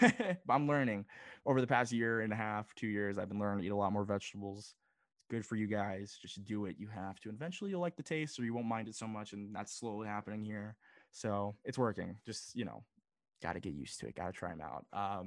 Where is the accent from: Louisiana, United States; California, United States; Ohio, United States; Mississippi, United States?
California, United States; Los Angeles; I'm from Los Angeles, so it's kind of like in my blood at this point.